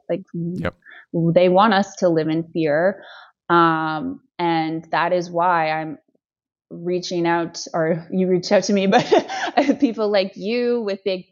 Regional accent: Canada; I am Canadian. I am white. I have a Canadian passport.

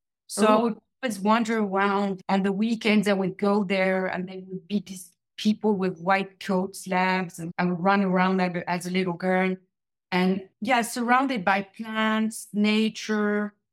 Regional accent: Belgium; also born or lived in France; now in Los Angeles, United States; I am from Europe. I was raised in Belgium and France. And now I'm in Los Angeles. I've been there for 15 years.

